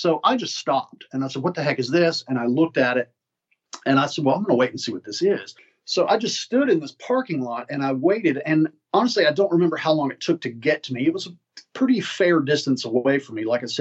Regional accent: United States; sorry, I'm American. I'm more comfortable with feet.

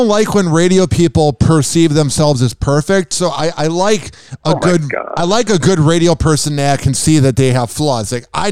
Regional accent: Chicago, Illinois, United States; And I like listening to old radio because I'm from Chicago, so I like the sound of it.

